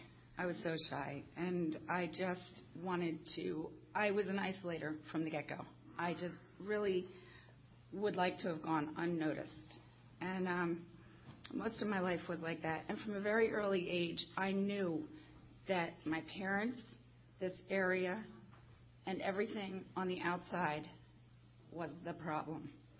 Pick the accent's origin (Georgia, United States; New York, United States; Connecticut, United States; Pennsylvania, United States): Pennsylvania, United States; Hatfield; So I am actually from Pennsylvania originally. I grew up in Hatfield, Lansdale area, and then my parents, well, my parents are divorced, but my mom moved to Quakertown.